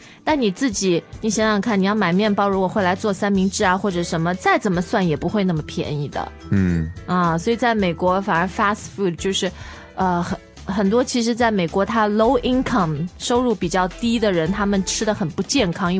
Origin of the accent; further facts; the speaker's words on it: China; now in United States; 那我们中国人很多觉得在美国我自己家自来水那个龙头拧开来就能喝了